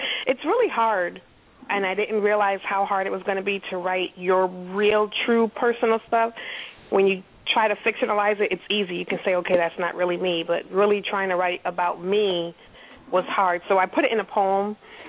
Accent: Massachusetts, United States; now in Richmond, United States; No. We've been here a year. I'm from Massachusetts.

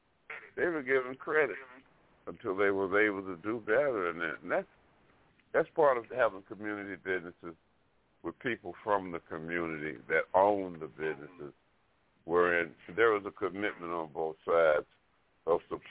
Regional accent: Alabama, United States; So this type of stuff, and I'm from Alabama, this type of stuff, it's got to cease

